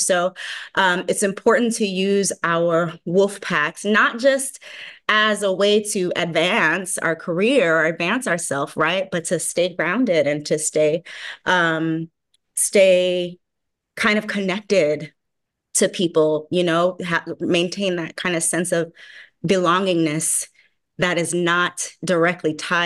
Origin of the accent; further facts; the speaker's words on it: California, United States; now in Los Angeles, United States; I'm from the Bay Area. I have on my Hella Bay sweater right now because go Niners, right? It's Super Bowl weekend. But I came here to LA in 2018, and I come from a super close-knit, very nourishing and nurturing artist community in Oakland and San Francisco.